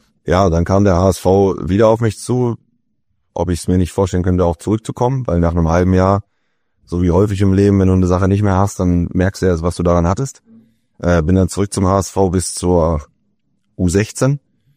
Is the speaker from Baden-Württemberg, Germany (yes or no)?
no; Hollenstedt, Lower Saxony, Germany; also born or lived in Hamburg; Ich komme ursprünglich aus Hollenstedt, da bin ich groß geworden. Ja. Bin in Hamburg geboren. Als ich zwei war, sind wir nach Hollenstedt aufs Dorf gezogen. Schön. Zwischen Bremen und Hamburg. Und da bin ich groß geworden